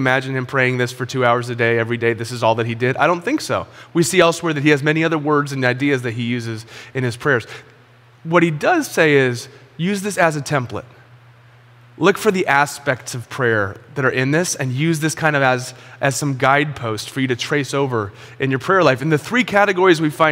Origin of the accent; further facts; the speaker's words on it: San Diego, California, United States; Well, growing up in Ocean Beach, I grew up on Saratoga Avenue. My mom and stepdad still live in the home that I grew up in, and it's right underneath the takeoff flight path for Lindbergh Field Airport.